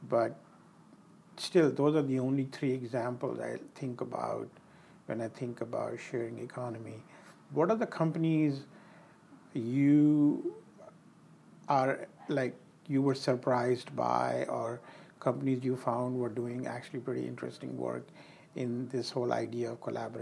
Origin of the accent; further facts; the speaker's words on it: India; growing up in India, we used to have free healthcare, and it's not a rich country by any means